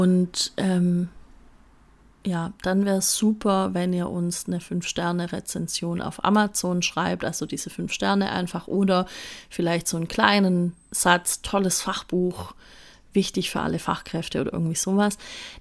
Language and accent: German; Baden-Württemberg, Germany; Aber wie gesagt, Dinge, die es gratis gibt, da bin ich ja Schwabe